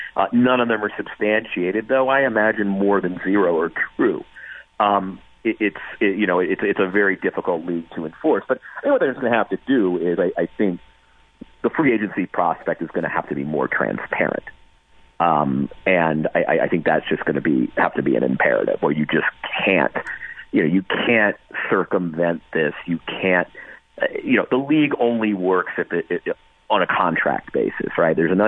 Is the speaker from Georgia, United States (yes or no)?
yes; Atlanta, Georgia, United States; I grew up in Atlanta, so I was up in the Hawks